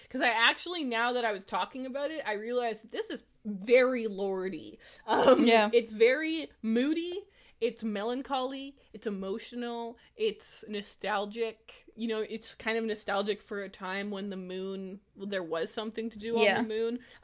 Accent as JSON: {"language": "English", "town": "Kingston", "region": "Ontario", "country": "Canada", "tie": "born or raised there", "said": "our rival school in Kingston, I grew up in Kingston, Ontario, mainly, was Regiopolis Notre Dame."}